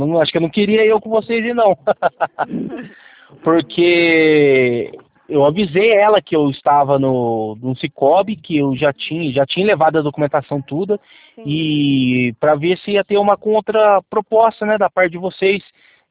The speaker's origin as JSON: {"language": "Portuguese", "town": "Taubaté", "region": "São Paulo", "country": "Brazil", "said": "Ah, Campinas, eu sou de Taubaté."}